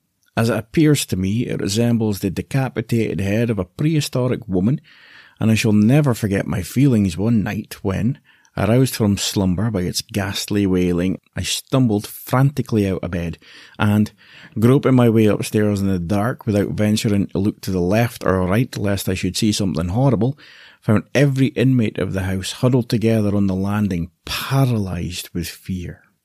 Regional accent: Aberdeen, Scotland, United Kingdom; born there; I was born in Aberdeen, the northeast of Scotland, which is an incredibly cold batch of people, and the weather is not great either.

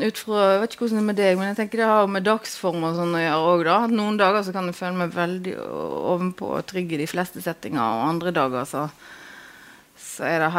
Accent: Granvin, Vestland, Norway; moved away; Og den der flyttingen har jo vært påtenkt siden jeg flyttet ifra Granvin omtrent egentlig. Og da tenkte jeg alltid at jeg skulle komme hjem

